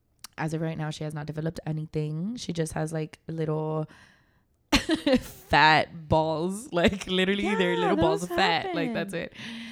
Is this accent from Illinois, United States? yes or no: yes; Chicago, Illinois, United States; now in Laredo, United States; I mean, I am from Chicago. So I've lived there before. Yeah. But I haven't lived there as an adult.